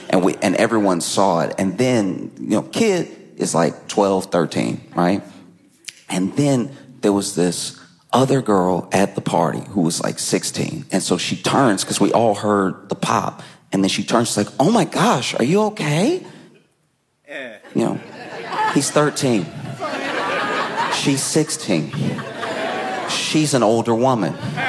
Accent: Louisiana, United States; I grew up in Louisiana. I grew up around a lot of, like, Cajun food, a lot of, like, you know, like, jambalaya, gumbo-type stuff, but I had never had this.

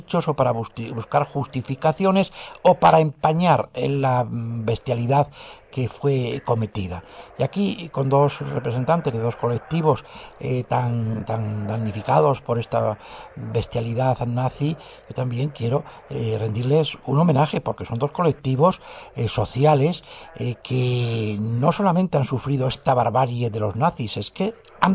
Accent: Asturias, Spain; Yo soy asturiano, recuerdo cuando yo era niño

